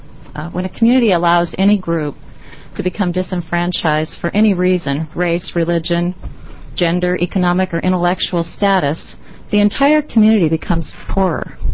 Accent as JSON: {"language": "English", "region": "Oregon", "country": "United States", "said": "from Wallawa County. Wallawa."}